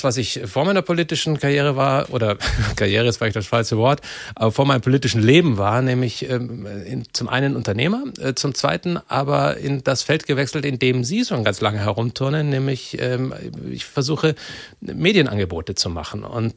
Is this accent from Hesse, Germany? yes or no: no; Bavaria, Germany; accent: Old Bavarian; Oberfranke, wenn es sagen muss, geht schon. Und dann bin ich aber in Oberbayern auf die Schule gegangen. Und in Rosenheim und habe letztlich das Altbayerische und das Fränkische mitbekommen und fühle mich in dem Sinne wirklich als Bayer im breitesten Sinne.